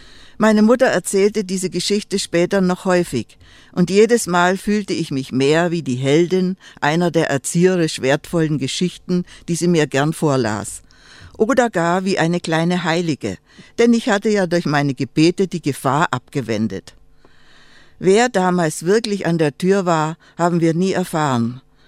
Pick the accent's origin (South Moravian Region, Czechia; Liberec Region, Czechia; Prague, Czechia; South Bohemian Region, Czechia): Liberec Region, Czechia; Mimoň; Dieses Hüter mein hieß im Dialekt unserer nordböhmischen Heimatstadt Nimes natürlich Hietermein.